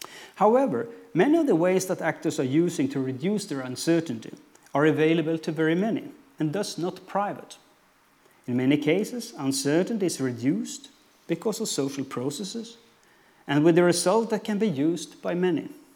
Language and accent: English; Sweden; We are uncertain about the government will be formed in my home country, Sweden.